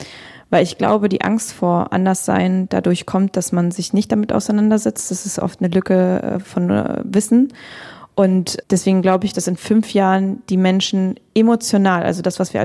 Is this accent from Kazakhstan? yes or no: yes; Kazakhstan; moved away; Ich bin in Kasachstan geboren, sowjetisch aufgewachsen, in einer deutschen Umgebung sozusagen.